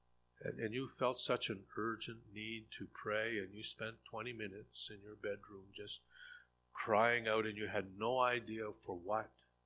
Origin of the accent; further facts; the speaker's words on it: Rockville, United States; Back in the generation that I grew up in Rockville, the fishing industry was not lucrative like it is today. We were poor.